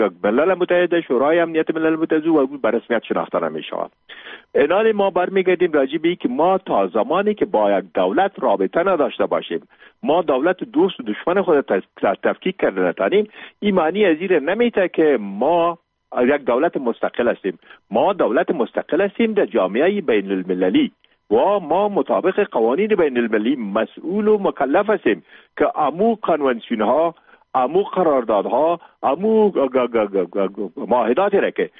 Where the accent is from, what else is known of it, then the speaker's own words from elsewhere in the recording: Afghanistan; امی ما افغان هستیم